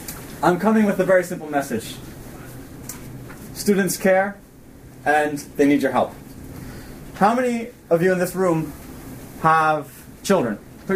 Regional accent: France; also born or lived in United States; I'm an American and a Frenchman. I was born in America, but raised in France.

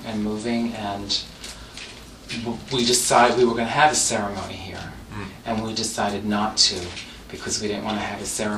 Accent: Bronx, New York, United States; Like I said, when I was growing up in the Bronx, I would have never imagined that I would be doing what I'm doing.

